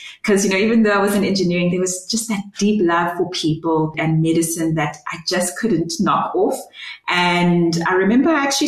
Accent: Bloemfontein, Free State, South Africa; also born or lived in Durban; And I was born in Durban, but grew up in Bloemfontein to two amazing parents. And I have two older siblings, so I'm the youngest. And we grew up in a Christian home

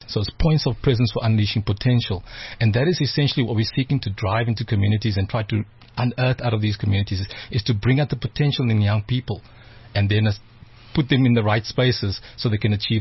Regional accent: Cape Town, Western Cape, South Africa; I come from the Cape Flats. It's Mitchell's Plain in Cape Town

